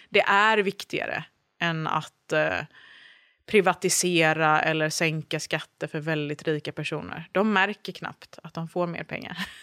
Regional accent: Norrköping, Östergötland, Sweden; Jag växte ju framförallt upp liksom precis i början i Norrköping bodde vi. Och gick på förskolan där.

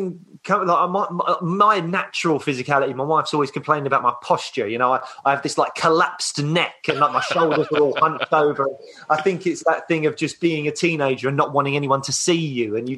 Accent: Peckham, London, United Kingdom; I grew up in Peckham. So, mainly all just like South London. So I grew up in Peckham, but then went to school, ended up going to school in Croydon when it's like Brit school and stuff.

